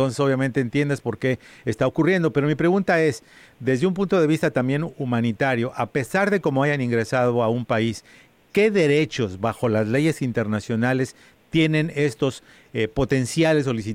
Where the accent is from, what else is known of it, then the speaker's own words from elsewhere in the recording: Mexico; especialmente yo como mexicano